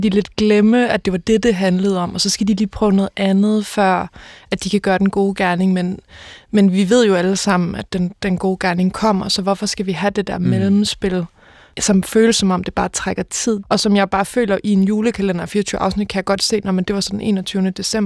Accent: Region of Southern Denmark, Denmark; jeg er også fra Fyn, så sådan det er ligesom mit barndomsteater også, ikke?

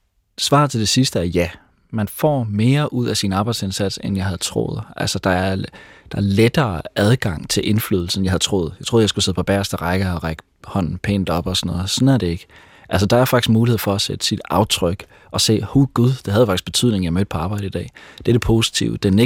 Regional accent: Aarhus, Central Denmark Region, Denmark; now in Albertslund, Denmark; Så derudover er jeg fra Aarhus

